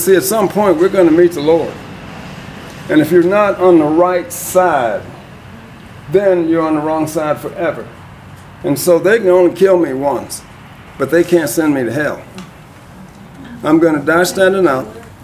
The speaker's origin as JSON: {"language": "English", "region": "the South", "country": "United States", "tie": "born or raised there", "said": "I grew up in the Jim Crow South before civil rights."}